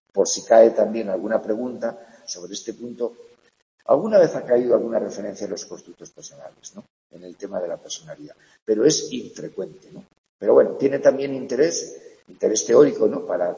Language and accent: Spanish; Navarre, Spain; yo soy navarro, pero tengo ideas distintas a otros navarros. Soy español y tengo ideas distintas a otros españoles.